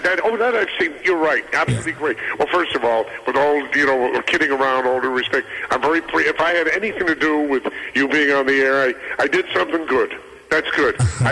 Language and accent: English; Brooklyn, New York, United States; That was kind of foreign. I was Flatbush. We were royalty.